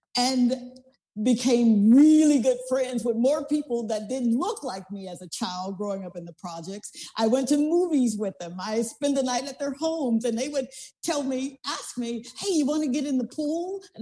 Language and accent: English; Mississippi, United States; I grew up in Mississippi, guys.